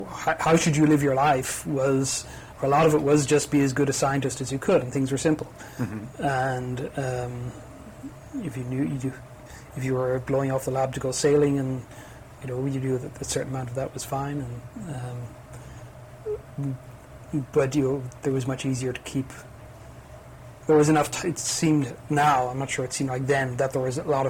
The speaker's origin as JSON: {"language": "English", "country": "Ireland", "said": "she's American, I'm Irish. I did my undergraduate degree in Dublin."}